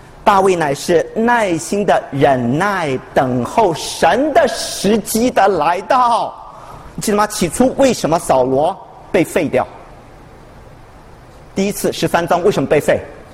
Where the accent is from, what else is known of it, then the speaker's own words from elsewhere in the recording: China; 我们中国人俗话也说了，天将降大任于斯人也